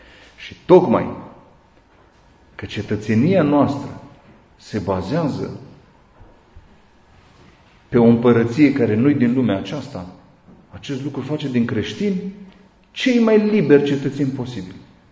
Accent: Romania; Câți dintre noi am fost într-o țară străină și am fost priviți de sus pentru că suntem români?

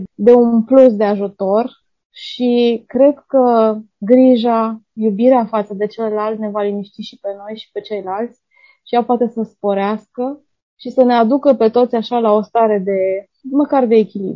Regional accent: Bucharest, Romania; eu sunt psiholog din București.

